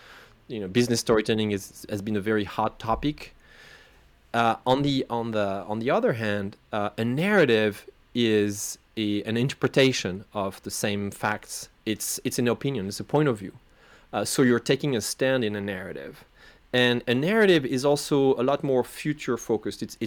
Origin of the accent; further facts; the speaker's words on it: France; first language French; English is a second language; Also, I am from France. I'm French. You know, English is not my native language